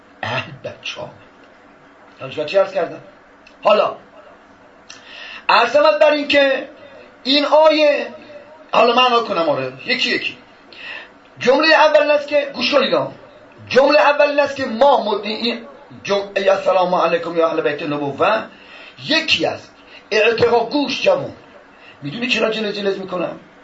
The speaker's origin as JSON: {"language": "Persian", "region": "Isfahan", "country": "Iran", "tie": "born or raised there", "moved": "yes", "lives_now": "Qom, Iran", "said": "بنده بچه اصفهانم و 44 ساله که قم هستم، خیابون تهران اصلا من نیستم"}